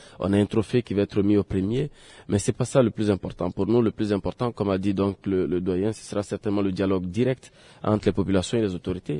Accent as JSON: {"language": "French", "town": "Timbuktu", "region": "Tombouctou", "country": "Mali", "said": "et que moi je suis de Tombouctou"}